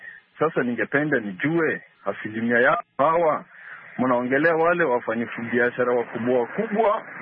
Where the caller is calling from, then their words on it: Kitale, Trans-Nzoia County, Kenya; natoka Kenya, maeneo ya Kitale. Niko Kitale, Kenya.